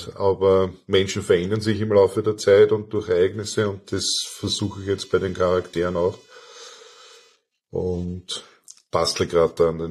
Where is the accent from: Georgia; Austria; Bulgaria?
Austria; ich bin Österreicher, ich lese österreichische Literatur